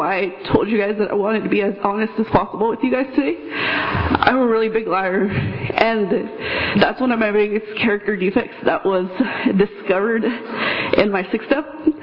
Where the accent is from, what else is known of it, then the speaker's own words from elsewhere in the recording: Porterville, California, United States; I'm from Porterville.